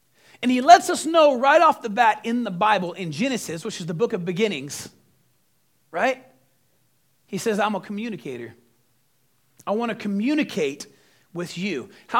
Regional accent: Texas, United States; I grew up in West Texas, and I'm going to tell you what. If you've never been around a Texas thunderstorm, you haven't lived yet.

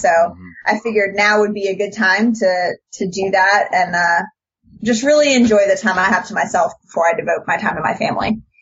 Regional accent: South Carolina, United States; The medal is camo and, you know, I'm from South Carolina, so I should have that.

